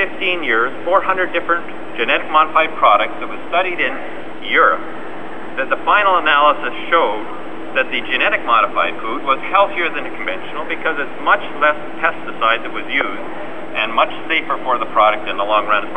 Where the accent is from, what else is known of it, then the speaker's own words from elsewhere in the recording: Canada; I am concerned as a farmer and as a Canadian about the amount of pesticides we use.